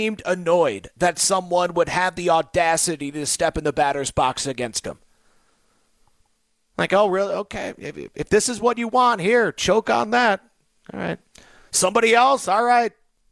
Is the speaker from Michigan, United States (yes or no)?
yes; Michigan, United States; Now, I grew up in Michigan. Now, as a kid, I was a Lions fan.